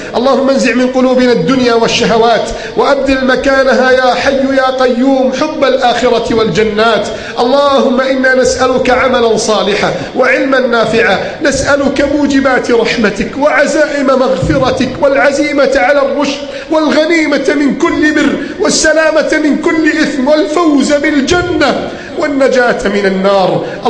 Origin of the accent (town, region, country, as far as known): Egypt